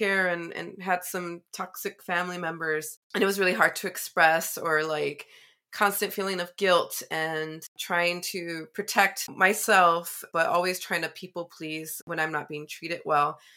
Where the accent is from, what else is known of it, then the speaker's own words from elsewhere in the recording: Chicago, Illinois, United States; You know, I grew up in Chicago. Chicago is definitely like Spanglish, and at least with my friends.